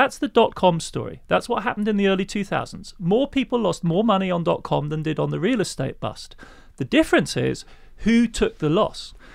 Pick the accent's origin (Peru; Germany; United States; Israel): Germany; also born or lived in England; I mean, I was born in England, I moved to Germany in the early 70s, to West Germany.